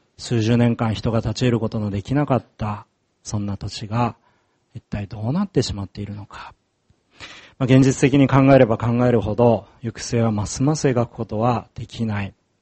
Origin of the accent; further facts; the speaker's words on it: Okuma, Fukushima, Japan; 私も大熊出身ですと話したときに、